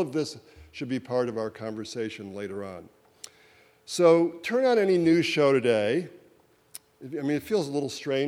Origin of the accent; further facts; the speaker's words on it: Baltimore, Maryland, United States; So you mentioned Baltimore. So I'm from Baltimore, and I've been traveling a lot, talking about my book.